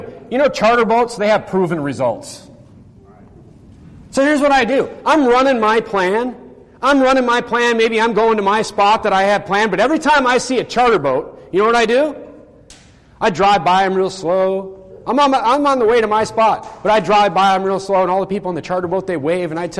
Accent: North Dakota, United States; You know, I come from North Dakota where we go fishing on lakes.

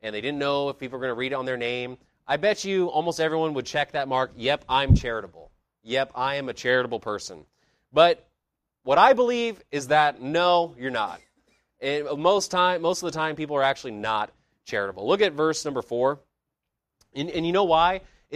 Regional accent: United States; we grew up in America, and the culture of alcohol and drinking is pretty strong in the United States.

